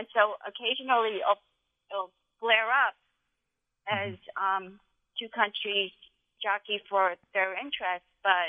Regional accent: South Korea; English is a second language; As a child, I remember growing up in Korea. It was basically a third world country

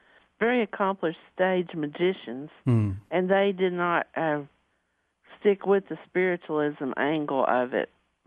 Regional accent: Virginia, United States; accent: Southern; now in Ohio, United States; Well, I grew up in Lee County, Virginia, which is in the mountains. It's as far from Northern Virginia, Alexandria area as you can get and still be in Virginia.

